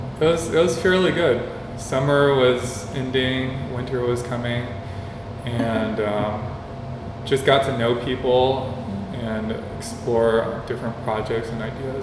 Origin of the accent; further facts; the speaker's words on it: China; And I grew up in China, I was born there, and the buildings all look very similar.